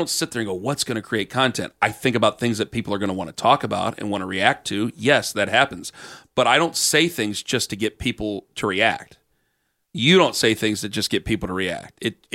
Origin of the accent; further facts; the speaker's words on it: Cleveland, Ohio, United States; Like, you got to understand, I'm from Cleveland.